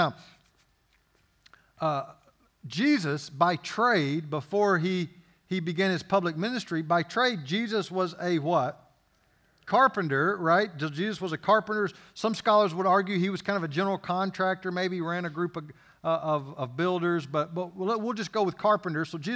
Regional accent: Louisiana, United States; I'm originally from Louisiana. I'm a lifelong LSU Tiger fan.

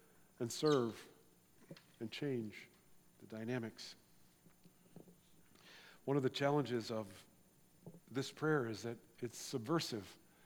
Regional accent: United States; I'm American, friends. I served in the United States Navy for 6 years.

